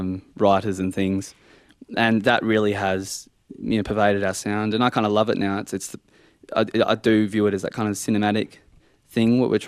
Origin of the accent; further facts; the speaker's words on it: Geraldton, Western Australia, Australia; my childhood in a town like that has been, it's always been a paradise